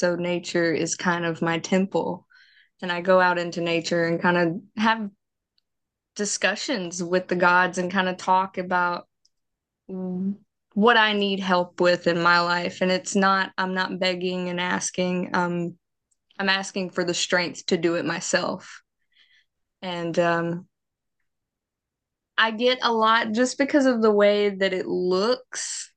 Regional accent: the South, United States; And I'm from the South, so I sound like I'm eating cornbread all the time.

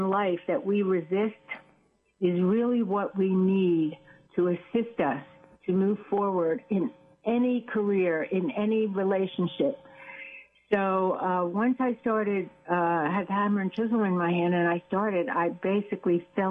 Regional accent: Philadelphia, Pennsylvania, United States; also born or lived in New Jersey; I originally from Philadelphia, but I moved here from New Jersey. I lived a few miles from the Jersey Shore.

